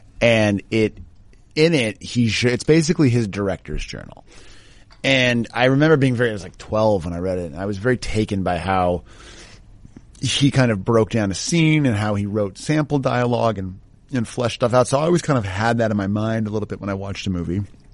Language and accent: English; Chicago, Illinois, United States; I grew up in Chicago, and there's this basketball court downtown